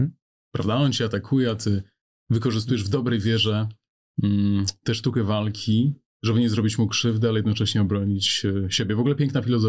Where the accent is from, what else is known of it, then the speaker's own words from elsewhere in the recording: Podlaskie Voivodeship, Poland; U nas na Podlasiu mówi się o tak zwanej miłości karmiącej.